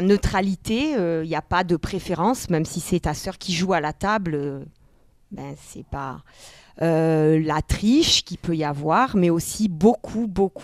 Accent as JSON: {"language": "French", "town": "Nîmes", "region": "Occitanie", "country": "France", "tie": "born there", "said": "Je suis née à Nîmes, en fait. Je suis née dans le sud, dans une ville moyenne, on va dire."}